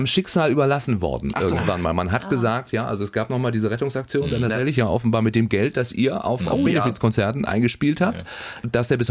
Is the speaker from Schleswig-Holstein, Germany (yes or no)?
yes; Schleswig-Holstein, Germany; Viele haben noch nicht mal einen Keller bei uns in Schleswig-Holstein.